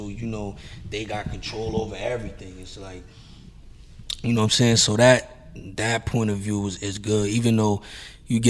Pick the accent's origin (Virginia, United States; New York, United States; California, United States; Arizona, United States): New York, United States; Hempstead; I'm from the hood. I done grew up around drugs and all kind of shit. You know what I'm saying? Growing up in Hempstead.